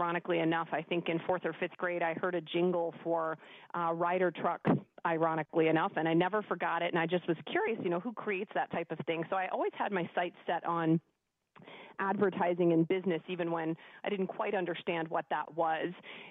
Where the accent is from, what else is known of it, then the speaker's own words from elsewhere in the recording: Ann Arbor, Michigan, United States; I did, actually. Yep, I grew up right here in Ann Arbor. I'm one of four kids